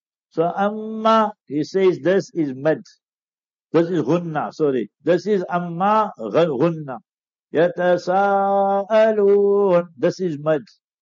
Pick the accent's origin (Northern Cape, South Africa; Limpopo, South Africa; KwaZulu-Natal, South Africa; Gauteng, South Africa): Gauteng, South Africa; Heidelberg; I'm from Heidelberg, and remember my parents.